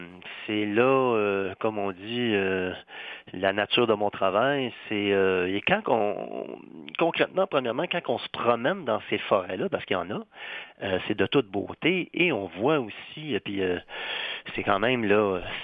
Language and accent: French; Saint-Lambert, Quebec, Canada; Je viens d'une ville du sud de Montréal en pleine basse terre, des sols très riches. Je viens de Saint-Lambert, dans le temps, c'était une autre ville qu'aujourd'hui, dans un sens, elle s'en est plus loin. Et c'est une ville avec des beaux grands arbres